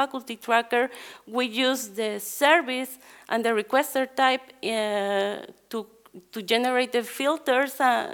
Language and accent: English; Guatemala; English is a second language; I am from Guatemala